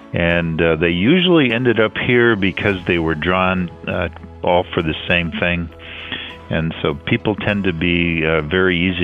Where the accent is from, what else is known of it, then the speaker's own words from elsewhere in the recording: Illinois, United States; moved away as an adult; also born or lived in Iowa / Wisconsin; I was born and raised in the Midwest. I grew up in Illinois, and I went to college and all my schooling in Iowa, and then I moved to Wisconsin, where I lived for close to 30 years.